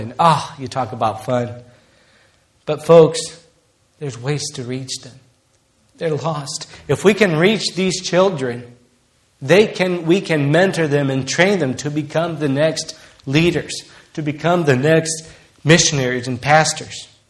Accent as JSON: {"language": "English", "country": "Brazil", "tie": "born or raised there", "said": "come afternoon growing up in Brazil as a little boy"}